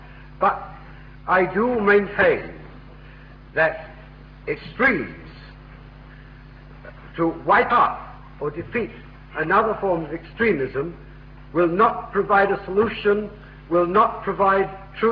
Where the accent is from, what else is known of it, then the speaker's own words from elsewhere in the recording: London, United Kingdom; born there; I was born in the East End of London, the descendants of some 20 generations, and to comfort Christie Davis, all born in wedlock